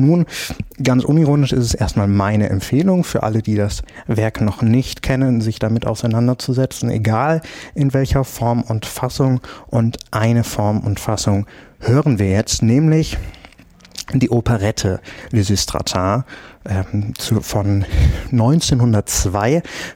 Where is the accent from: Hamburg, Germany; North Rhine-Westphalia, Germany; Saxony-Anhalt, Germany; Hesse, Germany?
Hesse, Germany; Bad Hersfeld; Nämlich, ich war in meiner Heimat unterwegs und zwar bei den Bad Hersfelder Festspielen.